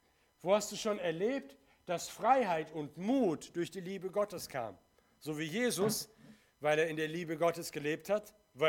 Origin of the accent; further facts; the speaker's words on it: South Kazakhstan, Kazakhstan; moved away; ich bin zurück an den Ort geboren und aufgewachsen bin in Südkasachstan und dort waren wir eine kleine deutsche Hausgemeinde mit etwa 60 Leuten.